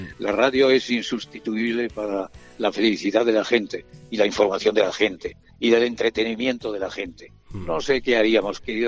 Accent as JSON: {"language": "Spanish", "town": "Ponferrada", "region": "Castile and León", "country": "Spain", "tie": "born or raised there", "said": "o lo hiciera desde Sevilla, o lo hiciera desde Barcelona, o lo hiciera desde mi pueblo, desde Ponferrada."}